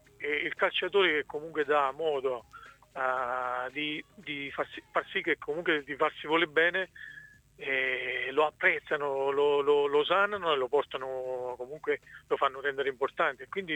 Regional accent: Nocera Inferiore, Campania, Italy; io sono nocerino, ma lo sanno i tifosi dell'Ancona che sono di Nocera Inferiore.

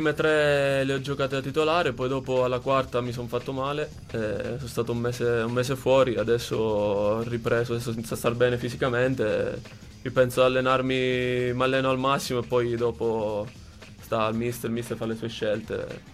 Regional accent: Cosenza, Calabria, Italy; sono cosentino, ho iniziato giù a Cosenza in una scuola calcio

